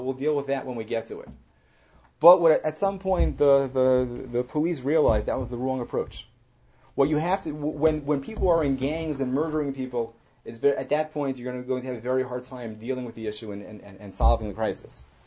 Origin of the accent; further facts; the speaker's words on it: New Jersey, United States; I mean, I'm from New Jersey. It's easy for me to talk.